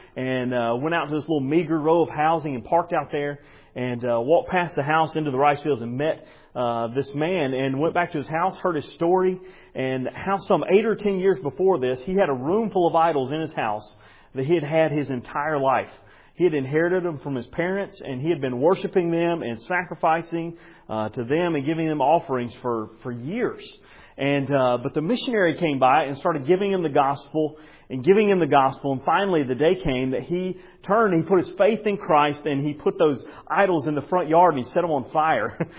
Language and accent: English; Georgia, United States; I was one of those guys growing up in Georgia in the middle of the Bible Belt that didn't have any sort of knowledge of God.